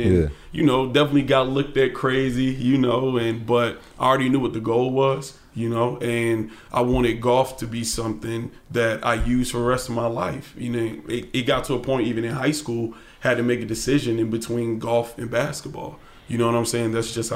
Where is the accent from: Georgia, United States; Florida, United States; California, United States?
Georgia, United States; Atlanta; I grew up in East Atlanta, and I started playing golf when I was 6 years old.